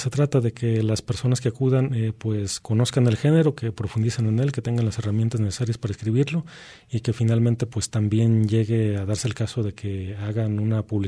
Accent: Jalisco, Mexico; bueno, porque somos de Jalisco, ¿no?

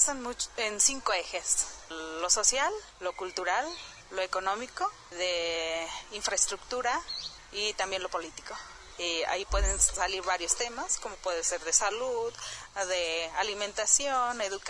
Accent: Jesús María, Nayarit, Mexico; vengo de Jesús María el Nayarit.

